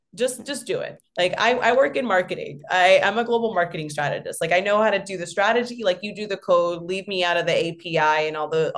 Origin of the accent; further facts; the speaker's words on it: New York, United States; Also, I'm from New York. So like the gaudy Italian